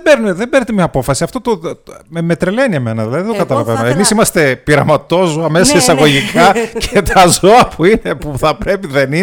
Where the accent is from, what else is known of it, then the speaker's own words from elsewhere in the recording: Germany; εγώ μεγάλωσα στην Γερμανία.